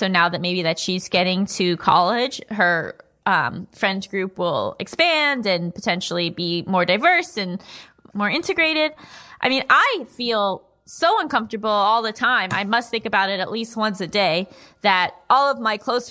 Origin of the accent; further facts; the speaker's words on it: Seattle, Washington, United States; For some context, I was born and raised in Seattle.